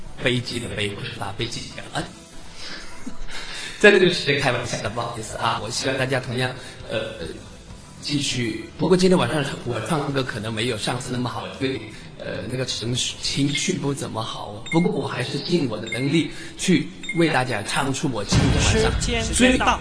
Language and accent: Chinese; Guangdong, China; 我是广东的，